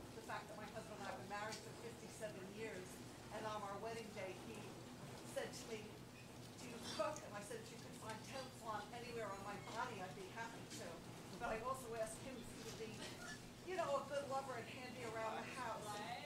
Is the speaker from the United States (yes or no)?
yes; New York, United States; New York.